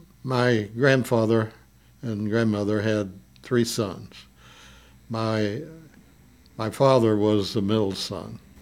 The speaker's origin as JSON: {"language": "English", "town": "Antlers", "region": "Oklahoma", "country": "United States", "tie": "born or raised there", "said": "I grew up in Antlers, and I had friends before I started the school."}